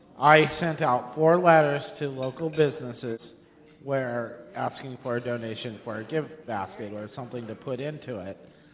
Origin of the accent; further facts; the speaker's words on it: San Luis Obispo, California, United States; So I'm from San Luis Obispo